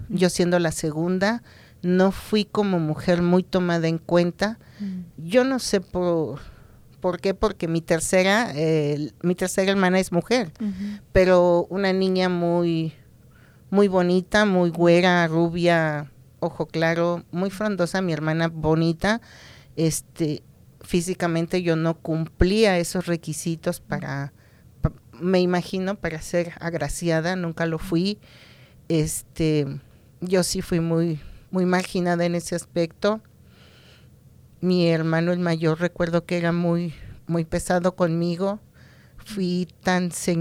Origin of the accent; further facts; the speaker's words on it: Mexico City, Mexico; Soy originaria de la Ciudad de México. Uh-huh. Ahí nací, estudié, me crié.